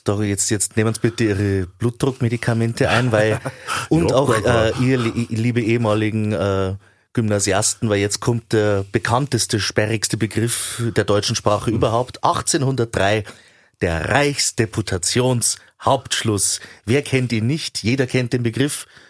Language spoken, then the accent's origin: German; Austria; Da halte ich mich als Österreicher jetzt raus